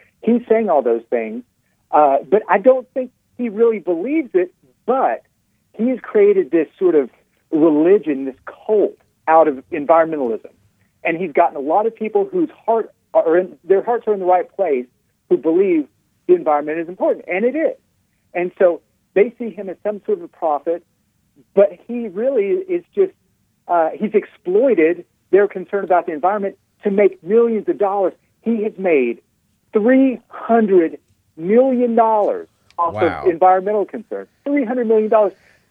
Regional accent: Nashville, Tennessee, United States; So I'm from Nashville. I lived in Nashville for years and years.

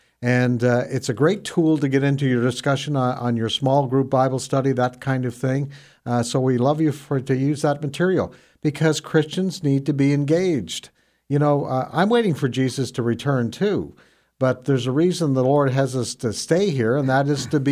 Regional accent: Canada; most people know that I come from Canada.

